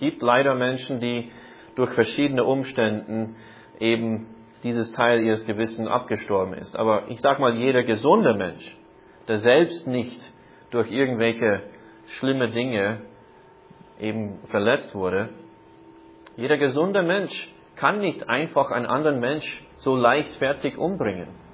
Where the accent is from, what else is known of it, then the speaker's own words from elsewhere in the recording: Iowa, United States; German is a second language; So, wir hatten in meiner Jugend ein Haustier in Iowa, in den Vereinigten Staaten.